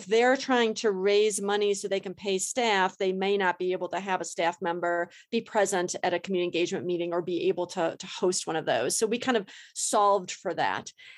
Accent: Detroit, Michigan, United States; I mean, I'm from Detroit, Michigan, right?

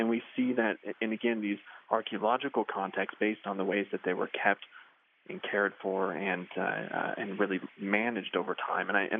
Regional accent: Spokane, Washington, United States; where I grew up in Spokane, Washington.

